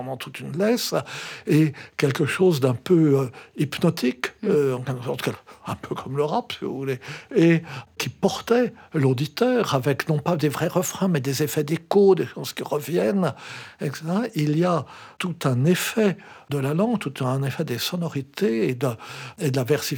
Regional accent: Lyon, Auvergne-Rhône-Alpes, France; Et j'ai passé toute mon enfance à Lyon.

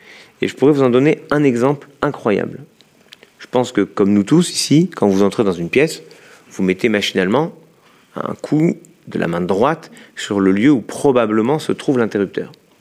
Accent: Lyon, Auvergne-Rhône-Alpes, France; moi j'étais de Lyon

